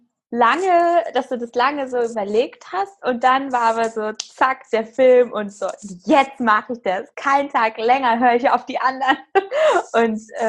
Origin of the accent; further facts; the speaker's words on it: Hanover, Lower Saxony, Germany; ich komme aus Hannover. Ich kenne das Business.